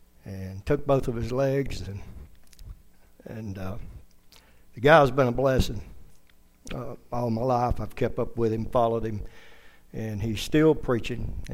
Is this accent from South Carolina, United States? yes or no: yes; South Carolina, United States; also born or lived in Augusta; now in North Carolina, United States; And I was born in Augusta, Georgia. And grew up across the Savannah River in South Carolina. And all of my family are still in Aiken County.